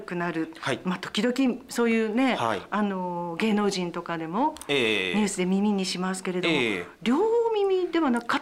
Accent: Iwate, Japan; 私たち岩手県人は雄大な岩手山も、誇りに思うお山なんですけれども

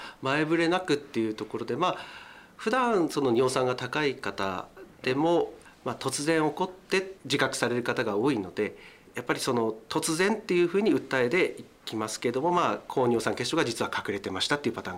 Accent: Noshiro, Akita, Japan; 出身は秋田県の能代市になりますね

